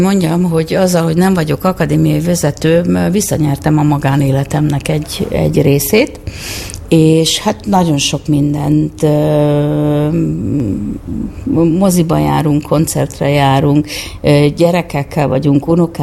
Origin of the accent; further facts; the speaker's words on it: Pétfürdő, Veszprém County, Hungary; Én Pétfürdőn nőttem fel, egyébként a személyimben Várpalota szerepel, mert amikor én születtem, akkor az már egy szocialista város volt, és Várpalota második kerülete lett Pétfürdő, egyébként ott születtem az üzemi rendelőben